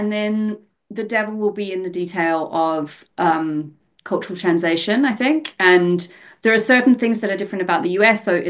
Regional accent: New Zealand; I'm from New Zealand

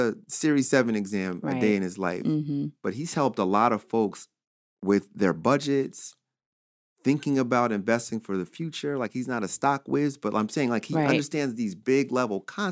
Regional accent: New Jersey, United States; also born or lived in Prince George's County, Maryland; I grew up in Jersey, but I spent just about every summer in PG County in Maryland.

